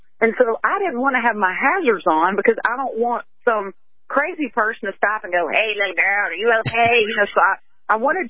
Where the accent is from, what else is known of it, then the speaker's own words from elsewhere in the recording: Mississippi, United States; And I am from Mississippi. And so we kind of claim all the Mannings as our own.